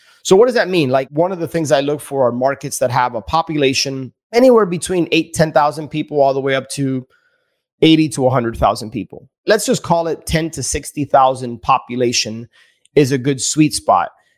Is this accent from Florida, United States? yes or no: yes; Miami, Florida, United States; I am not targeting big markets like Miami, which is where I live, born and raised in Miami.